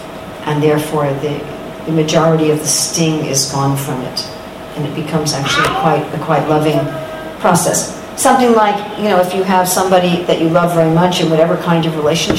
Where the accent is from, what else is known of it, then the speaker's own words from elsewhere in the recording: United States; You know, I'm American, I pretty much like America, but I don't like everything about America.